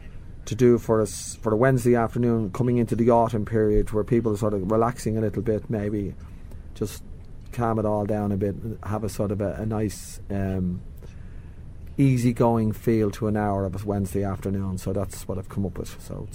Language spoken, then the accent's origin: English; Dublin, Leinster, Ireland; I did a book then after that, about me growing up in Dublin.